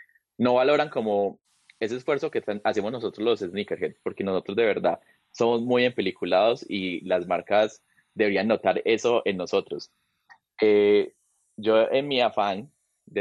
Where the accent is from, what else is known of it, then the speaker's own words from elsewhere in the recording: Colombia; Entonces yo le dije como, soy de Colombia.